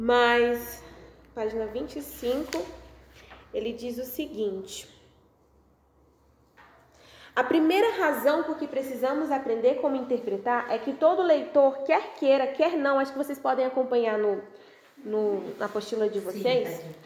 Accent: Pará, Brazil; Gente, eu como uma boa paraense, a primeira coisa que eu pensei foi no açaí.

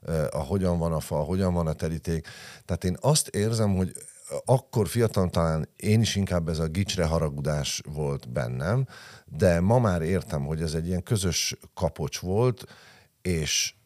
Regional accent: Budapest, Hungary; egy olyan helyen nőttem fel a Szent István Parkba, ami elméletileg úgy kellett volna, hogy legyen, hogy egy kicsit ez az asszimilálódó zsidó polgárságnak egy ilyen gyülekező helye Budapesten

